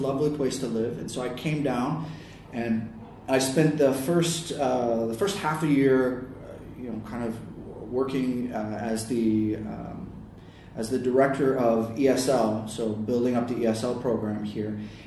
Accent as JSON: {"language": "English", "region": "Florida", "country": "United States", "tie": "born or raised there", "said": "I grew up in Florida, and Florida, very warm, it's semi-tropical, grew up by the ocean"}